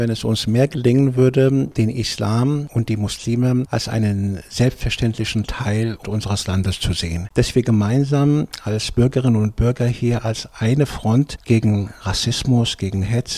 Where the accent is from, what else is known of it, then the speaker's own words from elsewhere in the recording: Langen, Hesse, Germany; born there; Selbst mein Großvater hat hier in Deutschland gelebt. Und ich bin verheiratet, ich habe 4 Kinder und bin gebürtiger Langener hier in Hessen.